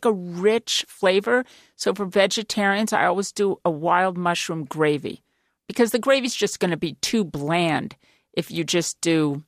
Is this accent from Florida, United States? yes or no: yes; Florida, United States; I do these candied yams Florida style because I'm from Florida and I put pineapple in my yams.